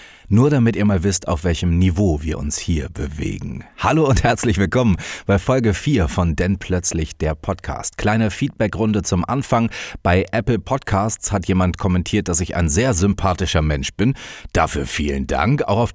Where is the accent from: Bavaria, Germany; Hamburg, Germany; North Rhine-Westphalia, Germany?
Hamburg, Germany; ich komme aus einer Millionenstadt aus Hamburg und bin dann rausgezogen aufs Dorf, wo gerade mal in diesem Ort knapp über 2000 Einwohner wohnen.